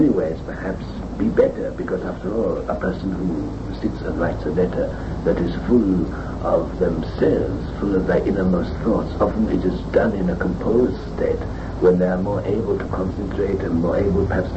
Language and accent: English; Castellaneta, Apulia, Italy; I come from Castellaneta, which means nothing to the majority of people.